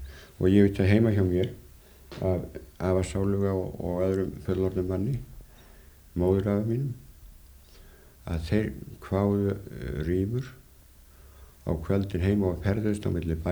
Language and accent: Icelandic; Northwestern Region, Iceland; Ég ólst upp fyrst fæddist í Svínavallakoti, það er í Hofshreppnum. Og var þar svo að fluttust pabbi út í Hrolleifsdal og var þar nokkur ár, kom tilbaka aftur